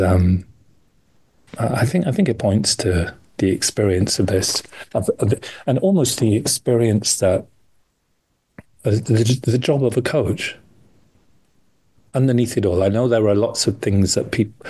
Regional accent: London, United Kingdom; now in Minneapolis, United States; I'm in Minneapolis in the States, despite the accent. I am a Londoner.

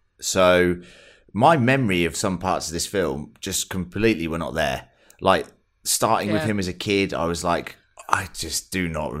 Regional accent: England, United Kingdom; because I'm English.

